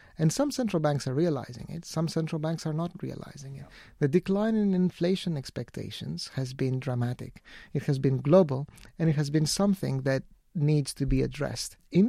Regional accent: Greece; you can take some places, such as my home country, Greece

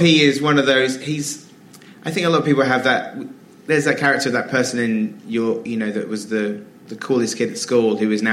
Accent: Wells, South West England, United Kingdom; When we were making Hot Fuzz, because we made Hot Fuzz in my hometown, so we were shooting in my hometown, which wasn't originally the plan. It was like written with Wells in Somerset in mind

